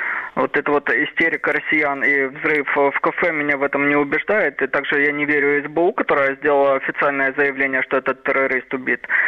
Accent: Odesa, Odesa Oblast, Ukraine

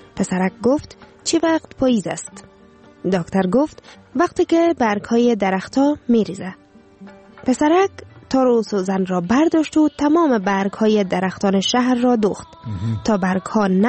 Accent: Afghanistan; now in Sweden

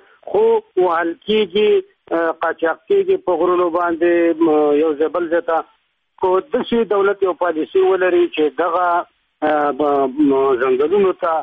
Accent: Kunar, Afghanistan; زه د کونړ اوسېدونکی یم،

